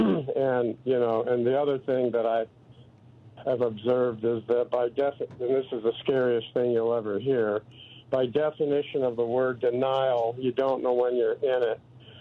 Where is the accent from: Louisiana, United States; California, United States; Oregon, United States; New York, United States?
California, United States; Oakland; When I was growing up, born and raised in Oakland, I had a number of experiences that took me all across the country